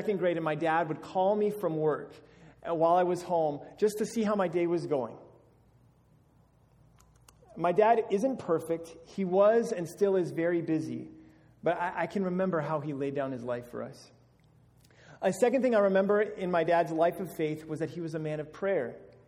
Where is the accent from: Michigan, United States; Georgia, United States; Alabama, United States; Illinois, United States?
Alabama, United States; So I'm from Alabama. That's where I spent most of my life growing up. And in the South, the cultural assumption is that everyone is a Christian.